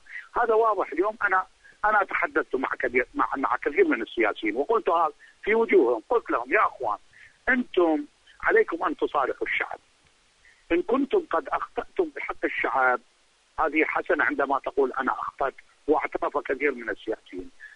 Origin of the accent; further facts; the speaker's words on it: Iraq; أنا بتقديري المتواضع جدا وأنا ابن العراق ولن أخشى أحد عندما أقول الحقيقة